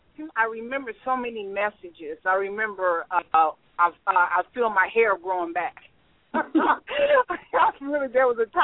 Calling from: Ohio, United States; Okay, I'm calling from Ohio.

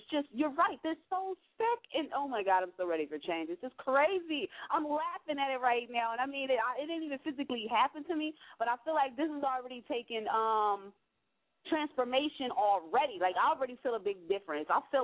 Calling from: Philadelphia, Pennsylvania, United States; Me, I'm calling from Philadelphia.

